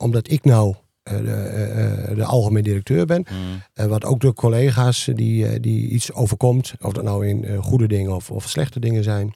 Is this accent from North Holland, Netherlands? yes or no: no; Groningen, Netherlands; Ik woon ook natuurlijk in Groningen. Ik kom uit Groningen. En ik heb ook gezegd, ik ben niet verhuisbaar.